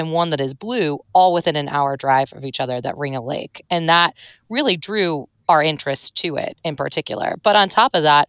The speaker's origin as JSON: {"language": "English", "town": "St. Louis", "region": "Missouri", "country": "United States", "said": "I'm from St. Louis, Missouri. I was a Midwest correspondent out there until this year when I joined the Washington Post."}